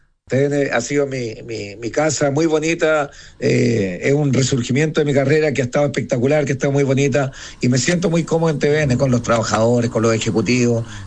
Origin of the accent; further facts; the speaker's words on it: Santiago, Santiago Metropolitan Region, Chile; yo me crié ahí en cerca de la población Yarur, donde hoy día está Machaza, donde está Televisión. Es un barrio muy, un casco antiguo de Santiago que es muy, muy bonito